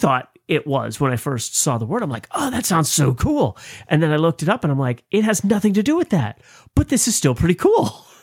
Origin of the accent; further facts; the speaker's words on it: United States; But because I'm an American, I don't have that.